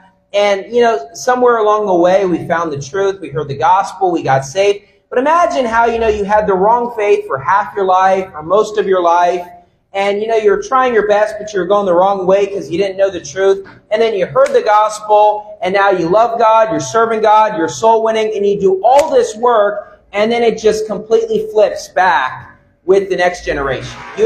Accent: United States; I can say as an American, we're very confused by this

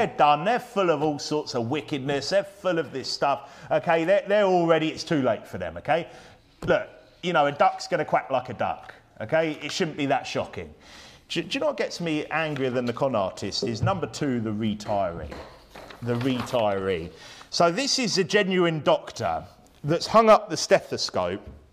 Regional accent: England, United Kingdom; So look, I'm an English speaker, yeah? I don't speak another language well enough to even consider myself semi-fluent, okay? I'm like most English people in this station who are like that.

